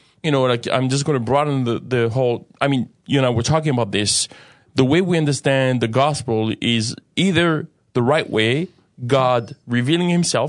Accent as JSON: {"language": "English", "country": "France", "said": "despite the fact that I'm from France"}